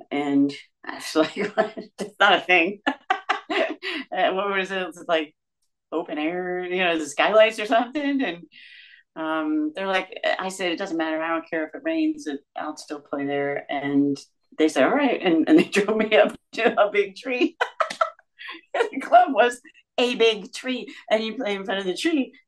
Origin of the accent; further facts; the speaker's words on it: Georgia, United States; Yeah. I'm from Georgia.